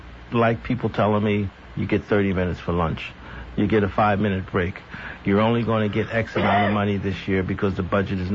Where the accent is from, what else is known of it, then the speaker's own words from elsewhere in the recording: California, United States; I'm from California, and we bought our first house in California in 76.